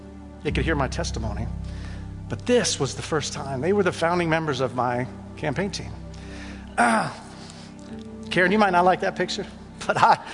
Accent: West Coast, United States; And I wasn't supposed to win because I'm from the West Coast, never win.

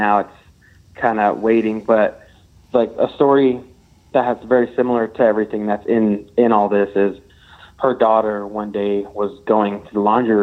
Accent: Utah, United States; Hi, Tony. … I'm from Utah.

